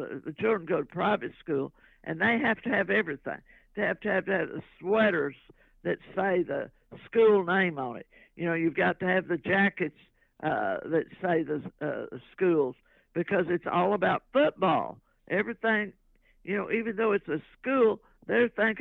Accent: Texas, United States; Everybody's so proud being a Texan and living in Texas.

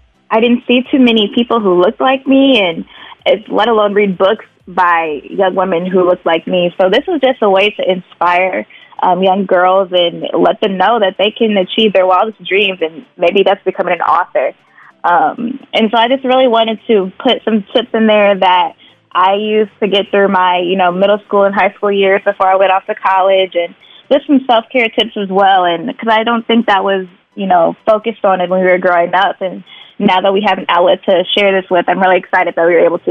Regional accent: Swansea, Illinois, United States; I am from Swansea, Illinois, and I am currently a middle school math teacher.

